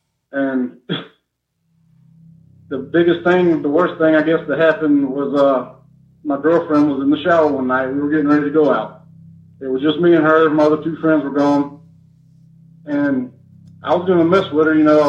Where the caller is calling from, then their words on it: Savannah, Georgia, United States; from in Savannah, Georgia.